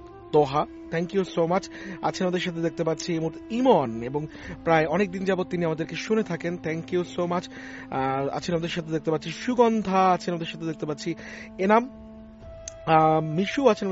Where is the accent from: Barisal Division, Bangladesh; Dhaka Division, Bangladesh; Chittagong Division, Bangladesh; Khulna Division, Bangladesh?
Chittagong Division, Bangladesh; Noakhali; আমি নিজে নোয়াখালীর ছেলে